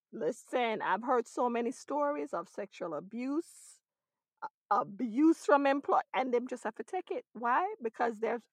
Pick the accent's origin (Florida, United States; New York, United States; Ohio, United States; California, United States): New York, United States; I'm a New Yorker.